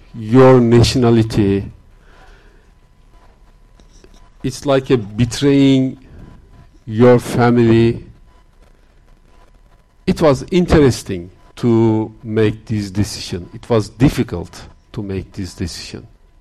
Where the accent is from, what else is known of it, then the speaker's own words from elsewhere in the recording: Turkey; English is a second language; Maybe we can start with this. I'm from Turkey. For 25 years, I live as a Christian.